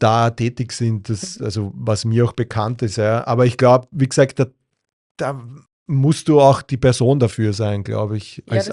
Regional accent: Austria; Bei uns in Österreich ist es, was das Studium betrifft, auch gerade noch immer eigentlich so ein Wandel seit den letzten Jahren

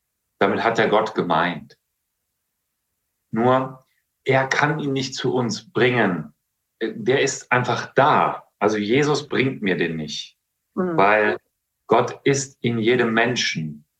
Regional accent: Tecklenburg, North Rhine-Westphalia, Germany; in Tecklenburg, da wo ich herkomme, da bei Altenbüren

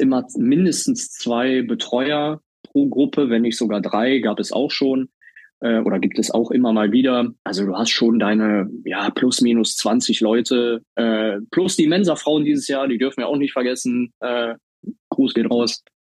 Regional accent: Düsseldorf, North Rhine-Westphalia, Germany; ich komme aus Düsseldorf, auch eine Großstadt

